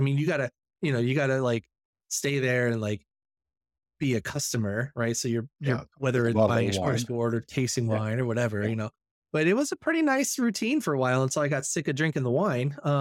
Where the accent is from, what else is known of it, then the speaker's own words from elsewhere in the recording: Ohio, United States; I'm from Ohio, the Midwest, you know, and, I never really got to see like California or the American Southwest or anything like that.